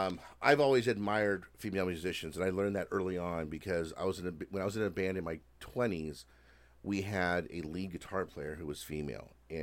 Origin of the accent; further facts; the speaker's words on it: Bellflower, California, United States; born there; I was getting that pushback of being Latino. It's like, dude, I'm fifth generation here. You know, I was born in Bellflower.